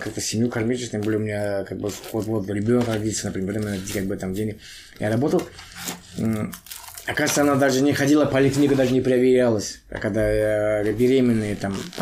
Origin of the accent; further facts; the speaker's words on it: Kentau, Turkestan Region, Kazakhstan; born there; moved away as an adult; now in Astana, Kazakhstan; Я вообще родился в Чемпинской области, сейчас Туркестанская область, город Кентау. С 2010 года живу в Астане. Приехал на заработок в Астану и здесь как бы там остался.